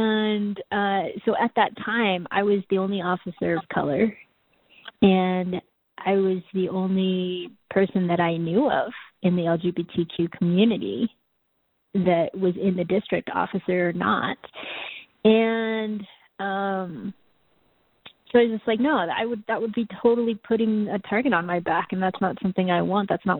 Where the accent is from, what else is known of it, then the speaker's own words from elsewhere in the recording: Boise, Idaho, United States; also born or lived in South Korea; I was born in South Korea and then adopted as an infant. And I was raised in Boise, Idaho, actually, and which is a predominantly white community.